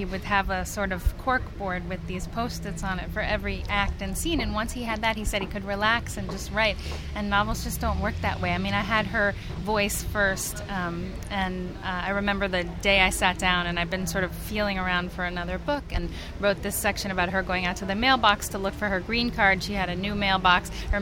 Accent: Los Angeles, California, United States; also born or lived in New York; when I was growing up in Los Angeles.

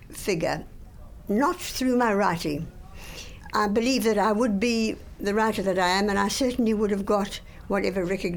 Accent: South Africa; started indeed to have to spend my life not as a white but as a South African with black and white

